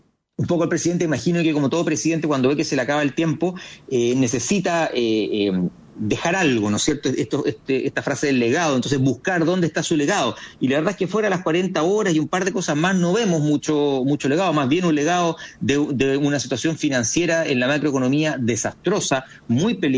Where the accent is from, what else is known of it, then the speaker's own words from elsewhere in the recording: Araucanía, Chile; Tengo que soy de la Araucanía